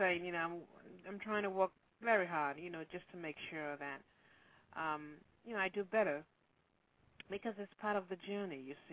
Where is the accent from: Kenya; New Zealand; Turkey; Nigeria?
Nigeria; Lagos; now in Los Angeles, United States; Well, you know, I was born in Lagos, Nigeria. I'm from Nigeria.